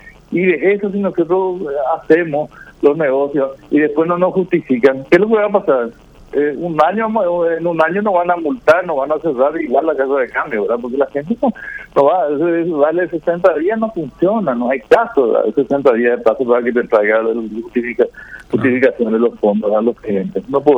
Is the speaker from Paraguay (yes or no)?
yes; Paraguay; como somos todos los paraguayos también